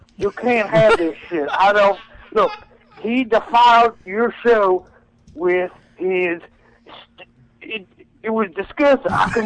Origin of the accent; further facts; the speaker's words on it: North Carolina, United States; I'm from North Carolina.